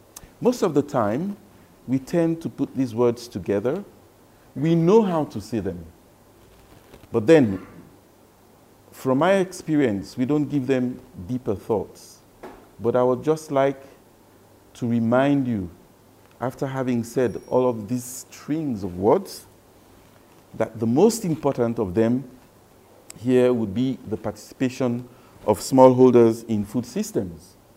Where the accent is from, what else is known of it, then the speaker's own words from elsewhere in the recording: Sierra Leone; And I'm just coming from Sierra Leone, my own country.